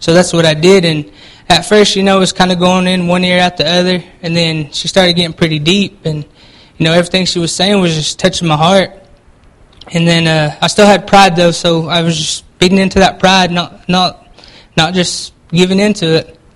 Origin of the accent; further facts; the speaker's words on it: United States; I'm from the Jalagee tribe. It's Cherokee. That's just how you say it in Cherokee, Jalagee. And I was raised by my grandparents.